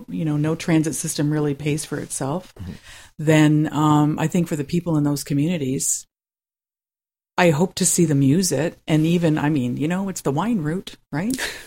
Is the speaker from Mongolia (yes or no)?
no; Jordan, Ontario, Canada; I grew up in Jordan, and back in the day, I used to be able to get a bus in Jordan that would take me